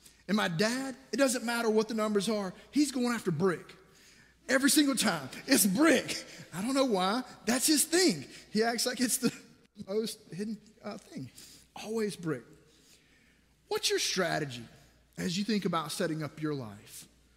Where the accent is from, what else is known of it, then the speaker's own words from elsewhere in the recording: Georgia, United States; I think it's part of growing up in South Georgia where we had nothing to do.